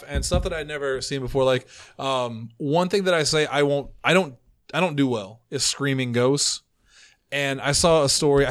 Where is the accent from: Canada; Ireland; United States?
Ireland; Oh, I thought it was because I'm Irish.